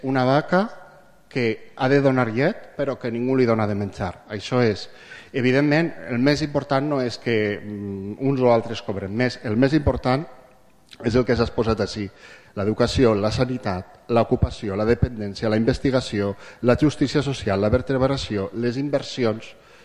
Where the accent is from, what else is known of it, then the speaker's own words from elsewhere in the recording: Valencian Community, Spain; nosaltres, que com a valencians ens considerem també una autonomia històrica